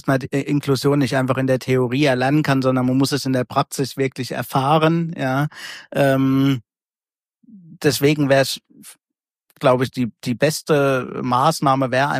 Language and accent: German; Schmalkalden, Thuringia, Germany; ich bin selbst in Thüringen aufgewachsen, in Schmalkalden